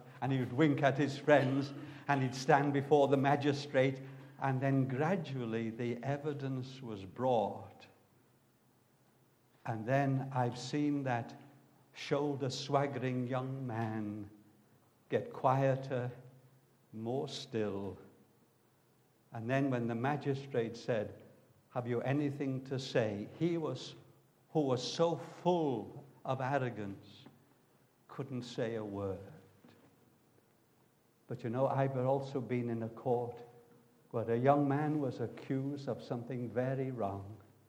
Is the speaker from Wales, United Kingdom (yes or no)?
yes; Barry, Wales, United Kingdom; also born or lived in England; I live in Barry now, but then I went into England and I was rescued from England and I came back to Barry.